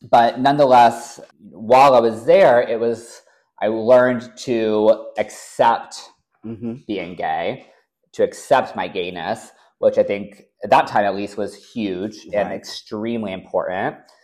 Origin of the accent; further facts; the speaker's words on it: Cincinnati, Ohio, United States; So I grew up in Cincinnati, Ohio. And even from a very young age, I was always interested in fashion, in Hollywood.